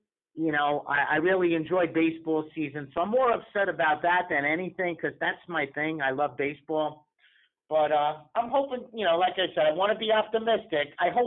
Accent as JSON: {"language": "English", "country": "United States", "said": "So I spent the night in a hospital in Montreal, and because I'm an American citizen, they couldn't treat me."}